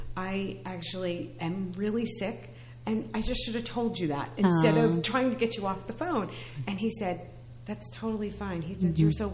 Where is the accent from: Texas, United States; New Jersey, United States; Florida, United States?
New Jersey, United States; I said, oh, I'm from New Jersey